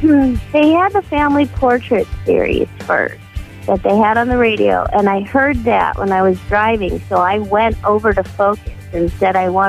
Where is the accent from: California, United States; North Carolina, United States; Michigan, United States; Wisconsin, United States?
California, United States; Our attitudes, the way we think and act is pretty similar. We're both from California.